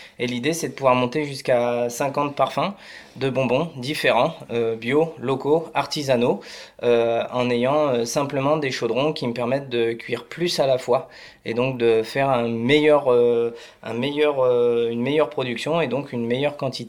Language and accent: French; Hauts-de-France, France; Alors, moi, je viens de Picardie. Je suis né en Picardie. J'ai été élevé à la betterave et j'ai fait mes études dans une sucrerie.